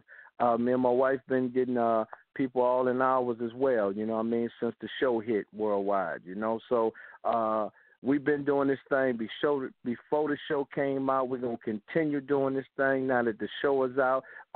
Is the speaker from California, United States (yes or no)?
no; Detroit, Michigan, United States; So me and we come from Detroit together